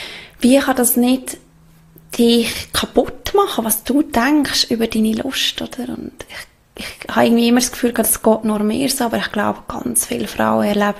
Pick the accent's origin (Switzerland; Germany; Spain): Switzerland; Ich bin, glaube ich, 32 jetzt geworden, ja. Ich komme aus der Schweiz, lebe nicht mehr in einem festen Zuhause. Seit jetzt bald 2 Jahren. Wir leben unterwegs, also meine Mann und ich.